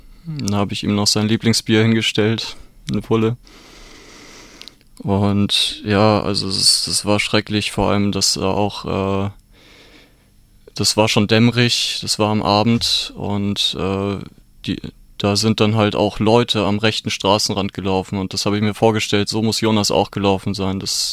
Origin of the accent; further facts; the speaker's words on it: Tübingen, Baden-Württemberg, Germany; Ich komme auch aus Tübingen und Unterjesing.